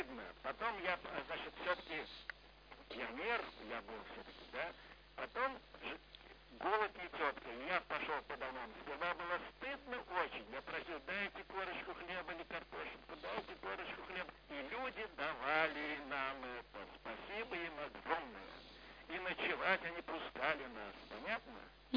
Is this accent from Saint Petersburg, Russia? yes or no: no; Pskov Oblast, Russia; И мы решили возвращаться в свои родные пенаты, а я из Псковской области, там, где наш был дом когда-то, который мы сюда перевели, мы решили ехать в Псковскую область.